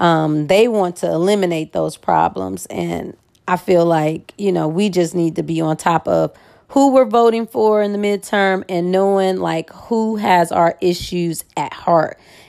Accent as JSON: {"language": "English", "town": "Cleveland", "region": "Ohio", "country": "United States", "said": "I'm from Cleveland, y'all know."}